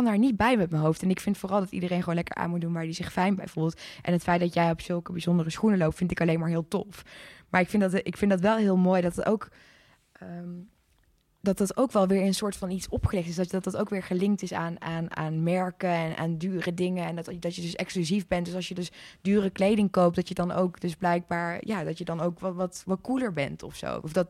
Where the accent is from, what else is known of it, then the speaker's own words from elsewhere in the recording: North Brabant, Netherlands; Ik groeide op in Brabant.